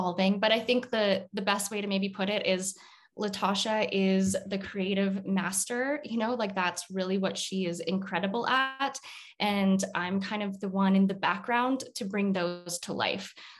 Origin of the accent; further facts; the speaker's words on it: Canada; I am from Canada.